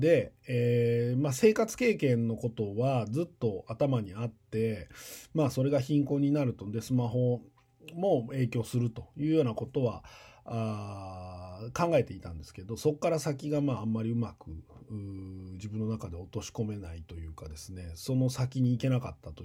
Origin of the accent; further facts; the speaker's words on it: Tokyo, Japan; 僕、東京で生まれ育ってて、東京言っても郊外多摩地区なので、そんなにめっちゃ都会コンクリートジャングルなわけでもなかったんですけど、